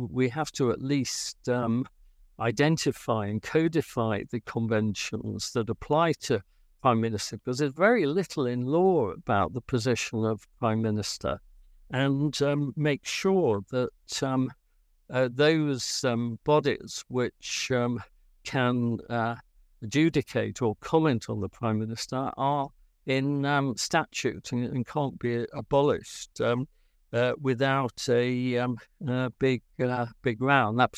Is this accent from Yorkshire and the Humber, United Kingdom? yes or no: yes; Grimsby, Yorkshire and the Humber, United Kingdom; So you mentioned Grimsby because that's my hometown. I've still got a house there.